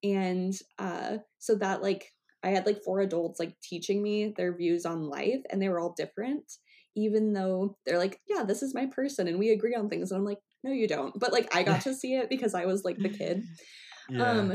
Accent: Omaha, Nebraska, United States; Well, I would say I live in Omaha, and that's where I've grown

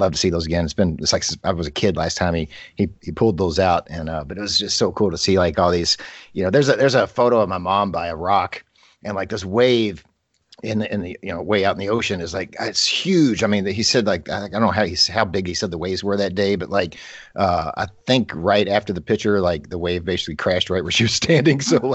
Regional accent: Kentucky, United States; born there; So the bad thing is I was born here in Kentucky. So my mom came home before she had me.

